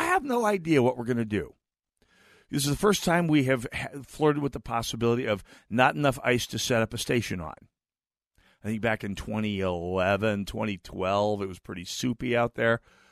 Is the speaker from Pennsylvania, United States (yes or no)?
no; St. Paul, Minnesota, United States; Okay, I'm from St. Paul.